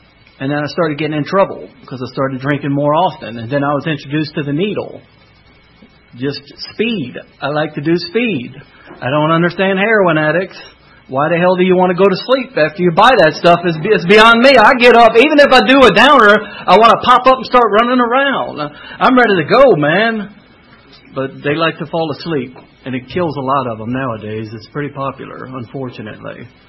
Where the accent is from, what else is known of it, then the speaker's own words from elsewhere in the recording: Louisiana, United States; But I got sober in Louisiana. I'm from Louisiana.